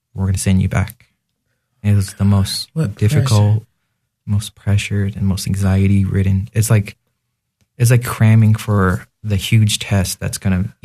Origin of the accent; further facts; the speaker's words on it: Tallahassee, Florida, United States; born there; For me, I was born in Tallahassee, Florida.